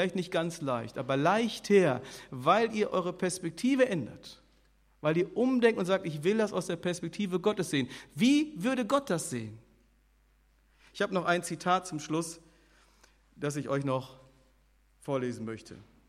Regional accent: North Rhine-Westphalia, Germany; born there; Ich bin gebürtiger Sauerländer.

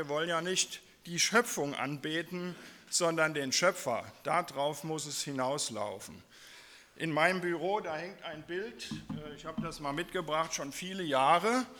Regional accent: Waldböckelheim, Rhineland-Palatinate, Germany; Aber B ist der Maler auch aus Waldböckelheim, aus meinem Heimatdorf.

